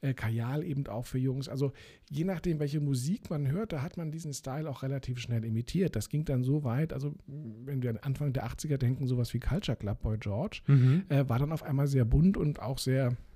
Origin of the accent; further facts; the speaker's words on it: Berlin, Germany; Ich bin ja in Eichkamp dann aufgewachsen, das war das Nächste, was kam.